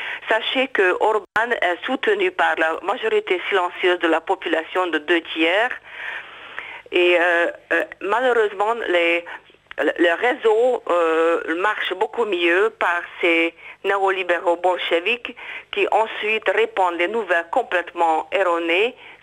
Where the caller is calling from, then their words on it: Geneva, Switzerland; de Genève.